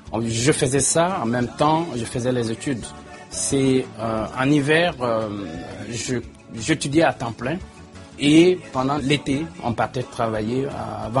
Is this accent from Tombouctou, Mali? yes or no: no; Sikasso, Mali; moved away as an adult; also born or lived in Bamako; now in Canada; Je suis né à Sikasso, la 3e région du Mali. J'ai fait des études primaires là-bas. Par la suite, à Bamako, la capitale, j'ai été à l'ENA. Faculté sciences juridiques et par la suite je suis venu au Canada ici en 94.